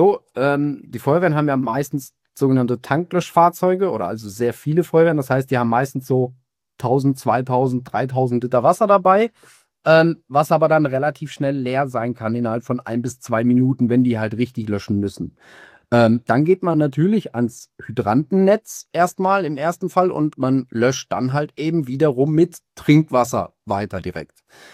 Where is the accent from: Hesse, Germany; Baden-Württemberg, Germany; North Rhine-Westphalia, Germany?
North Rhine-Westphalia, Germany; also born or lived in Swabia, Germany; now in Baden, Germany; gebürtiger Schwabe, im Sauerland aufgewachsen und wohne jetzt im Badischen.